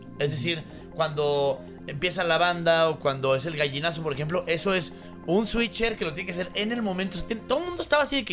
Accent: Chihuahua, Mexico; Cuando yo vine de Chihuahua

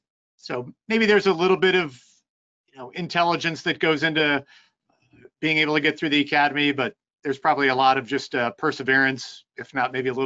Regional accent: Ohio, United States; I grew up in Northwest Ohio

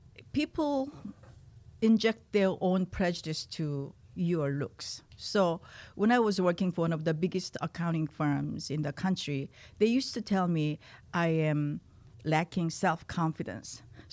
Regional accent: South Korea; English is a second language; moved away as an adult; now in United States; I came from Korea as a young woman, barely speaking English, and I achieved my dreams being a CPA and with an MBA.

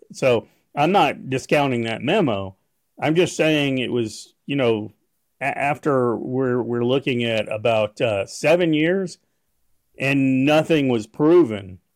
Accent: Texas, United States; You know, I'm a Texan. Texan at first, really, as we talk about it, and I'm a conservative.

